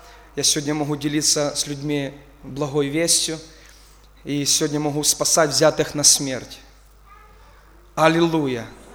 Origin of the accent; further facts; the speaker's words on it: Kovel, Volyn Oblast, Ukraine; Я сам с города Ковель, Волынская область, тружусь миссионером, занимаюсь служением благовестия в Крыму уже, наверное, лет 14-13